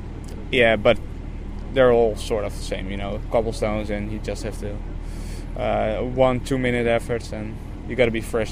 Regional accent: Netherlands; English is a second language; and I'm from Holland, but still, you know, it's not far from Holland.

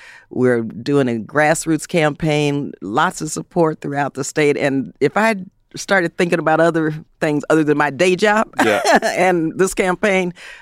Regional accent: San Fernando, California, United States; In Southern California, you know, I was raised actually in San Fernando.

